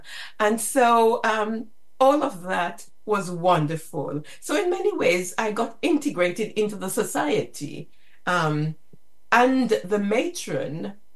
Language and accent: English; Jamaica; No, I came from Jamaica from a low level in the civil service.